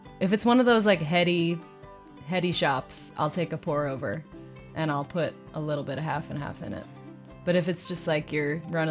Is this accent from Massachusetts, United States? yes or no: yes; Boston, Massachusetts, United States; But my hometown, Boston, gets a shout out, and so does L.A.